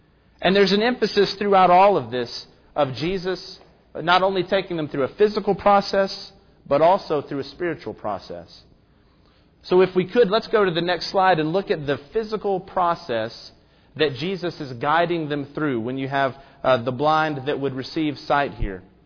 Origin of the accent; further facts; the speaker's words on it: the South, United States; I grew up in the South. live in Middle Tennessee.